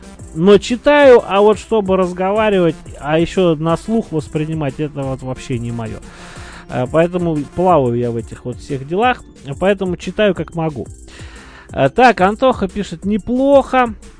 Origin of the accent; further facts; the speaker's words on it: Tula, Tula Oblast, Russia; also born or lived in Belozersk; Вот, не, я на самом деле туляк. Я туляк, просто пришлось пожить в Белозерске очень долгое время. И потом я вернулся на родину, наконец-то.